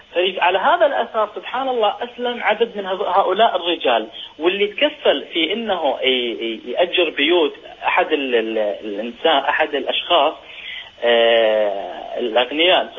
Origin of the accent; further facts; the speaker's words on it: Sweden; انا من السويد